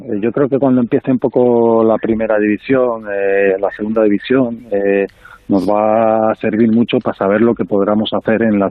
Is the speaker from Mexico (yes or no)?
no; Santander, Cantabria, Spain; yo aprendí mucho cuando era niño de él en Santander